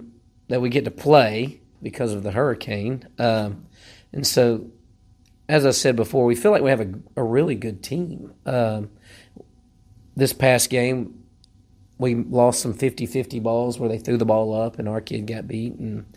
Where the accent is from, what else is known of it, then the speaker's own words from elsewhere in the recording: Atlanta, Georgia, United States; Well, I grew up in South Atlanta and went to a public school and worked in public school for 15 years